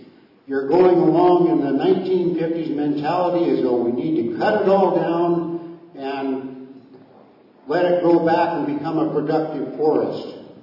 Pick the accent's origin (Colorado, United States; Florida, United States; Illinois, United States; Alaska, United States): Alaska, United States; Gravina Island; also born or lived in Ketchikan; I was born in Ketchikan. I lived on Gravina since I was 9